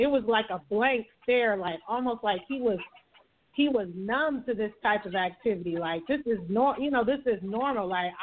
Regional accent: Oakland, California, United States; like I said, I'm from Oakland, like when Oscar Grant happened right out here.

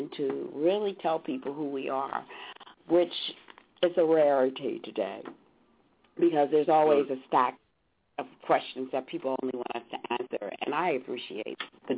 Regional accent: Trenton, New Jersey, United States; I had it down in Trenton, New Jersey, my hometown.

